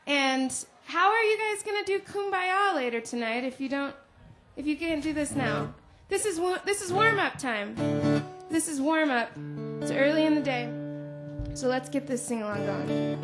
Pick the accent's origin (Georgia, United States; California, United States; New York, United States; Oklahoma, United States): Oklahoma, United States; Shawnee; I'm from Shawnee, Oklahoma.